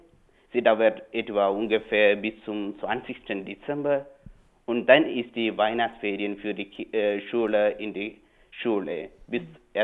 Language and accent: German; Kerala, India; German is a second language; now in Germany; ich kann Ihnen nur von Kerala etwas erzählen. Das ist mein Heimatland.